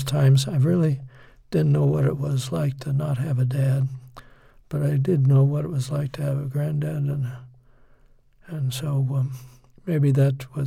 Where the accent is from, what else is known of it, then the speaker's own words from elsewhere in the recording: Youngstown, Ohio, United States; I remember growing up in Laclede Avenue in Youngstown